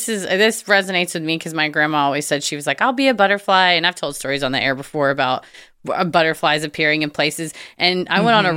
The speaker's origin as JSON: {"language": "English", "region": "Massachusetts", "country": "United States", "tie": "born or raised there", "lives_now": "Upstate New York, United States", "said": "I live in upstate New York, and this was taking place back in my hometown in Massachusetts"}